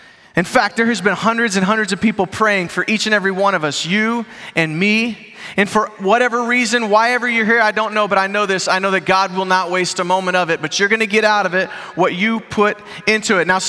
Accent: Chicago, Illinois, United States; I grew up in Chicago. My dad was a Baptist preacher.

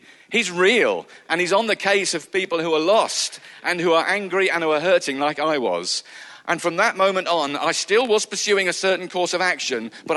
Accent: Ashford, South East England, United Kingdom; And I met her in a pub in my hometown in Ashford, and I thought she looked quite good, and I wanted to impress my mates.

